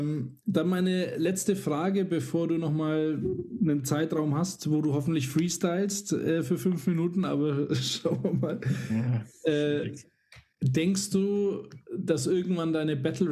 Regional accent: Nuremberg, Bavaria, Germany; Ja, aus Bayern. Nürnberg.

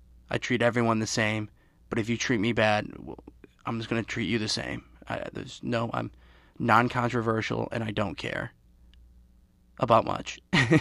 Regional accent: Detroit, Michigan, United States; But luckily, obviously, I'm from the Detroit area. So I love that airport.

